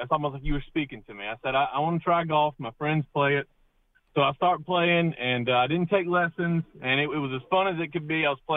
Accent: Augusta, Georgia, United States; now in South Carolina, United States; So I'm actually from Augusta, where the Masters is. I grew up there

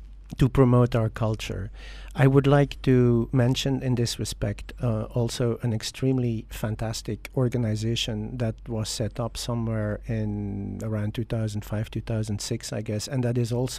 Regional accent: Belgium; first language Dutch; English is a second language; You know, in Belgium, my mother tongue is Dutch. If I travel an hour and a half south, I have to speak French. If I do the east, I have to speak German, and do the west, I have to speak English.

